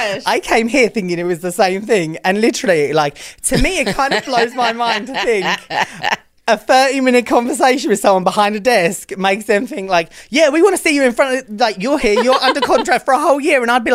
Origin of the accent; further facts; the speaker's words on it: United Kingdom; moved away as an adult; I've came from a foreign country. Like, mm-hmm. yeah, I'm British.